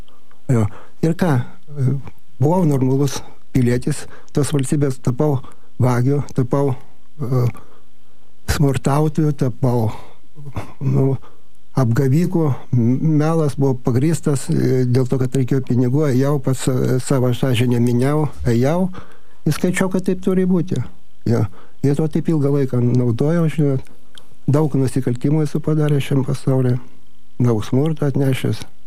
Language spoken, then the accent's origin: Lithuanian; Kaunas, Kaunas County, Lithuania; Tai va, gimiau, augau Kaune, pradedu konkrečiai po truputį